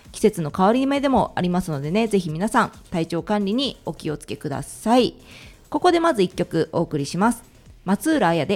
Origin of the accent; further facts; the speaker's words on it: Tsuru, Yamanashi, Japan; 私の地元である都留市から